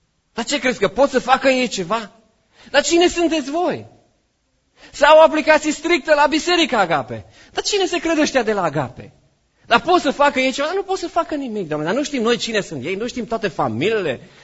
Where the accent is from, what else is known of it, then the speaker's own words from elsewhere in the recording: Târgu Mureș, Mureș County, Romania; numai cum a fost la noi la Târgu Mureș, numai așa, că eu sunt din Târgu Mureș și de azi.